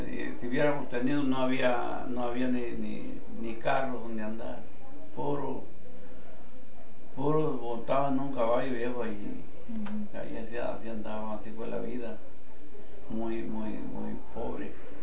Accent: Macurí, Durango, Mexico; born there; Nací en Macurí, Durango, municipio de Tamazula, Durango.

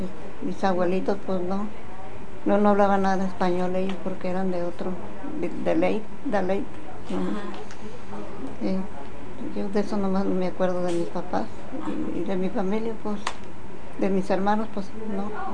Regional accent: Teocuitatlán, Jalisco, Mexico; born there; Ah, pues Jalisco, porque Tecuitatlán.

